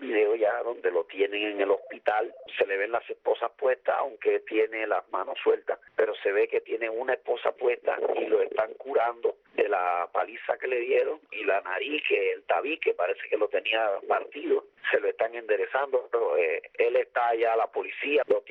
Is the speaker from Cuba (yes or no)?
yes; Cuba; como ciudadano cubano uno se indigna